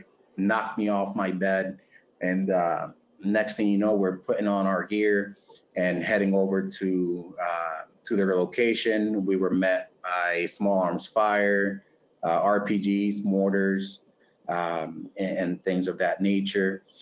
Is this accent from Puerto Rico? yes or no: yes; Puerto Rico; born there; And to add to that, I was born in Puerto Rico